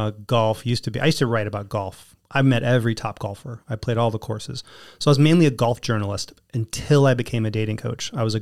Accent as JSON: {"language": "English", "region": "New York", "country": "United States", "said": "So as a New Yorker, I know where not to go."}